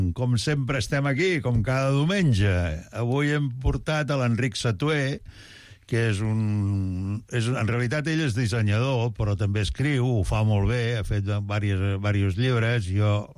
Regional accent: Lleida, Catalonia, Spain; m'acomplexava la tornada pagesa de l'accent de Lleida, perquè jo provinc de Lleida.

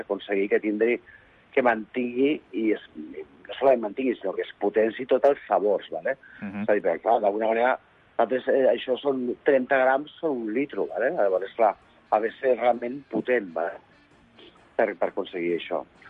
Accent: La Seu d'Urgell, Catalonia, Spain; jo soc català, vale? Estic visquent aquí a fa molts anys, però soc del Pirineu, vale? Soc de la Seu d'Urgell.

